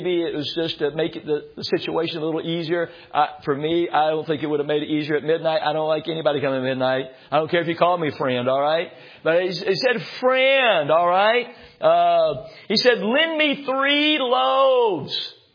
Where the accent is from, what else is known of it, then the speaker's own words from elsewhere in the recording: Illinois, United States; But I grew up with it in Illinois.